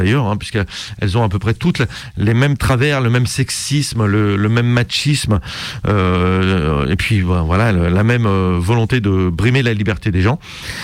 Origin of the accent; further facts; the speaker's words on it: France; On se dit, chez nous, en France, c'est un peu plus différent